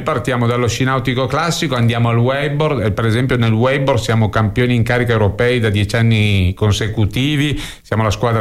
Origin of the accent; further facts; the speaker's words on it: Turin, Piedmont, Italy; Allora, io sono di Torino.